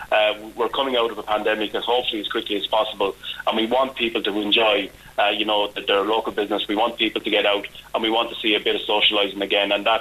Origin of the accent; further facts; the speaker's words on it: Athy, Kildare, Ireland; But I'm a native of North. My hometown is Athy. I live in Castle Mitchell